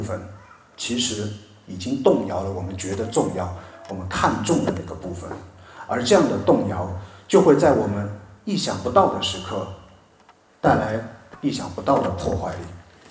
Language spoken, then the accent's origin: Chinese; China; 不是我们中国人常说的死去元知万事空。